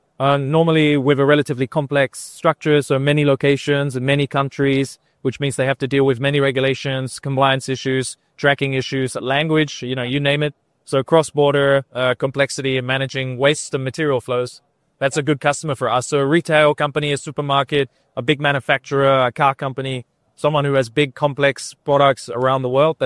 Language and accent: English; New Zealand; I'm from New Zealand, personally.